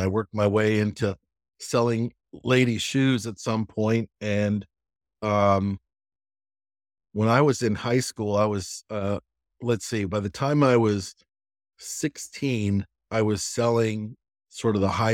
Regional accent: Los Angeles, California, United States; Growing up in Los Angeles, I was trying to earn a couple of extra bucks because my family didn't have a lot.

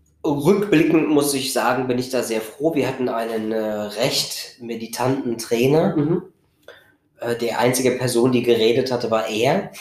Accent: Magdeburg, Saxony-Anhalt, Germany; Ich komme aus Magdeburg, genau.

